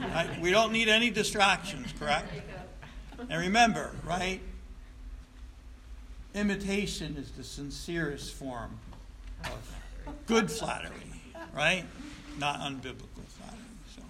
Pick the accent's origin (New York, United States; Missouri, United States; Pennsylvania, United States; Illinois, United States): New York, United States; Troy; born there; I was born in South Troy